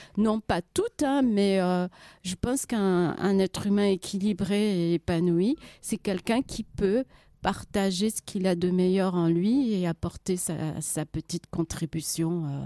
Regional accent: Paris, Île-de-France, France; born there; je suis née à Paris, dans le 12e. Comme on entend, je pense à ma voix, j'ai vraiment grandi ici. Je suis une afro-descendante de la diaspora.

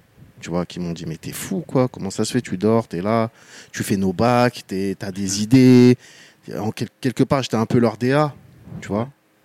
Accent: Comoros; moved away; also born or lived in France; Je viens des Comores. Enfin, je suis né en France. Ensuite, je suis reparti aux Comores pour...

